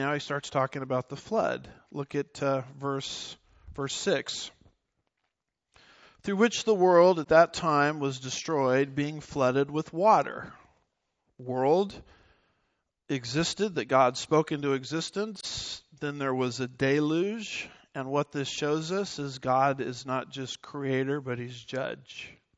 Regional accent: California, United States; Now, as a California guy coming to Texas, I was raised in California, but I got to the promised land as fast as I could.

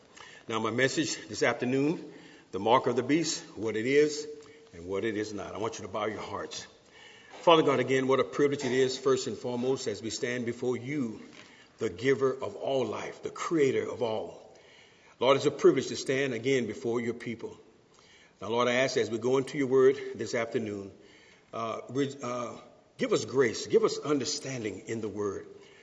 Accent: San Diego, California, United States; My wife and I, we're from San Diego, and we always like meeting nice people.

